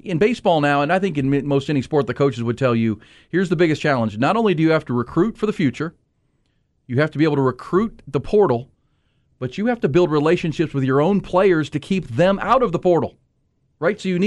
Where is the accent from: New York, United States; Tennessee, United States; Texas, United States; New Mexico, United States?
Texas, United States; Houston; He's from right near where I grew up in Houston.